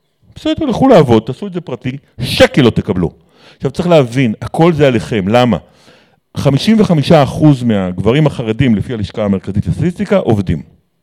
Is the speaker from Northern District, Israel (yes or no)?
yes; Kfar Yehoshua, Northern District, Israel; המובן מאליו בכפר יהושע שגדלתי בו